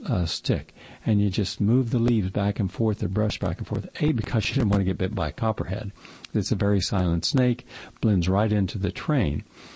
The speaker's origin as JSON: {"language": "English", "region": "West Virginia", "country": "United States", "tie": "born or raised there", "said": "Now, I remember ginseng farmers where I grew up in West Virginia, very hilly country"}